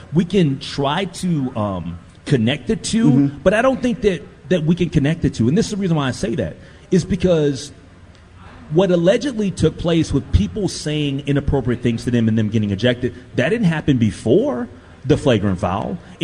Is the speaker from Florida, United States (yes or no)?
no; Minnesota, United States; I actually, as a Minnesotan, I'm embarrassed by it